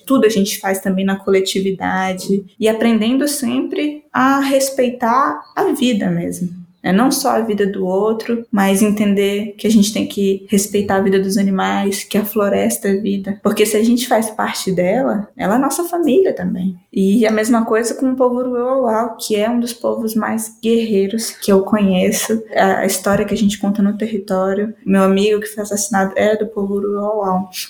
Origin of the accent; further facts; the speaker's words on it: Brazil; Cresci na minha terra, que é a terra indígena 7 de setembro, mas também grande parte da minha infância eu passei com o povo Uruauau, que se autodenomina Jupaú.